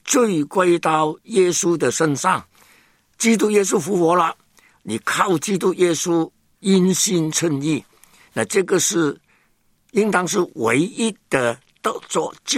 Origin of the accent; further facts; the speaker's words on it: Hong Kong; born there; 其实我在香港出生